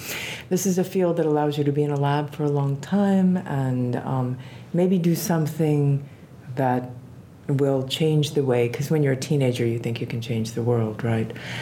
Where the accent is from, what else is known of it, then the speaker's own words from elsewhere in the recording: Pittsburgh, Pennsylvania, United States; I grew up largely in Pittsburgh, where there's a really rich fossil bed.